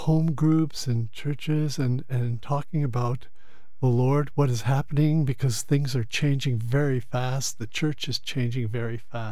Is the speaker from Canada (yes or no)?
yes; Canada; It's a French name, and I do speak French, but I also speak English. I'm from Canada, which is a bilingual country, as you know.